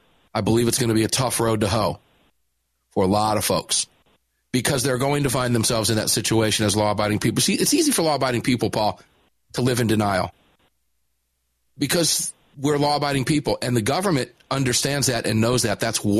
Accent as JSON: {"language": "English", "town": "Tampa", "region": "Florida", "country": "United States", "tie": "born or raised there", "said": "I know right where you recorded that in your studio in my hometown in Tampa, and I'm looking forward to seeing you. I'll be down in Florida in the next"}